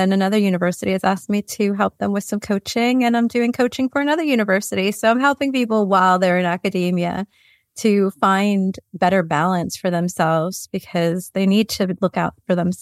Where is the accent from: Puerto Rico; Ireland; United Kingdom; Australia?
Puerto Rico; now in United States; my parents are from Puerto Rico, and I grew up in Puerto Rico, and then I moved to the U.S.